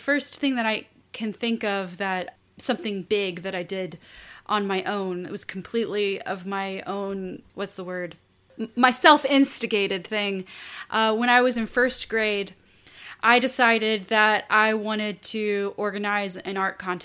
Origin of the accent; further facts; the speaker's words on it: New Orleans, Louisiana, United States; born there; also born or lived in Houston; Yes. Yes, I was born in New Orleans. And we moved from there to Houston when I was about 1.5 to live with my grandmother.